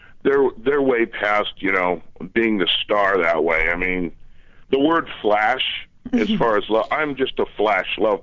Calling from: Chicago, Illinois, United States; I'm calling you from Chicago.

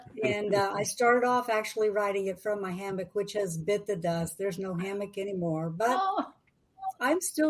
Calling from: Enid, Oklahoma, United States; I'm calling in from Oklahoma, Northwest Oklahoma, the town of Enid. And I always say the home of Vance Air Force Base.

